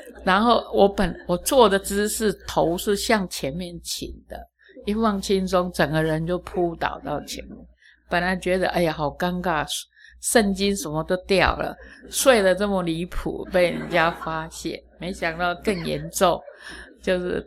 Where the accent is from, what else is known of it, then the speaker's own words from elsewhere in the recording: China; 我中国人礼貌就是笑嘻嘻，我也不会表达什么